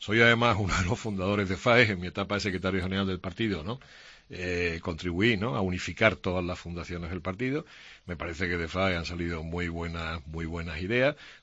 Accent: Andalusia, Spain; presidente del partido en Andalucía, tengo el pequeño honor de haber ganado unas elecciones autonómicas en mi tierra

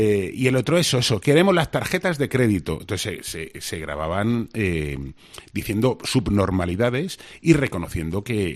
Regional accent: Spain; qué inocentes somos los españoles

